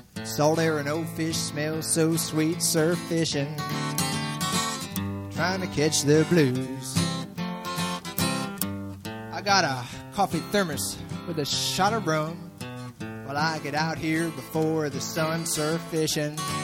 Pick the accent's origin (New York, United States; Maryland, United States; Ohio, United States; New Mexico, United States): Ohio, United States; born there; now in Stuart, United States; Well, I wasn't lucky enough to be a Florida cracker because I was born in Ohio. They call us Yankees when I come down here.